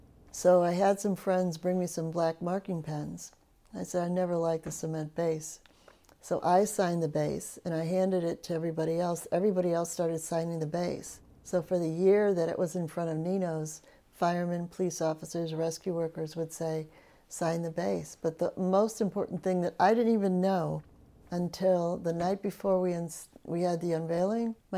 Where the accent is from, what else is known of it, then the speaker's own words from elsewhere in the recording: California, United States; I mean, I'm from California. How can I take the Peace Angel from Crossroads School when people on those planes were headed to California?